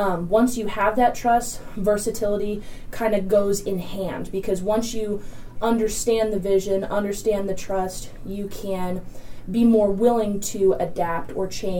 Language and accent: English; Marshfield, Missouri, United States; Okay, so I'm originally from Marshfield, Missouri. It's about 2 hours south of here.